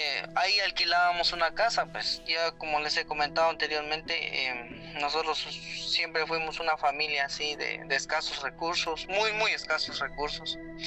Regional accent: Guatemala; now in Tennessee, United States; Soy de Guatemala.

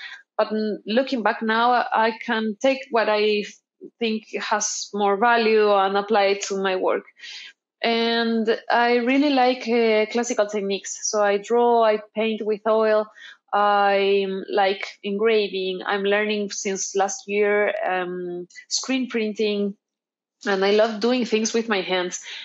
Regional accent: Chile; Even though we don't have like signature food, we have always had like very good materials.

